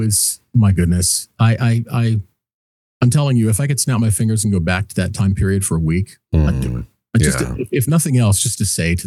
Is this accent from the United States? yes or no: yes; Michigan, United States; I grew up in Michigan, Southern Michigan, and I had a buddy of mine.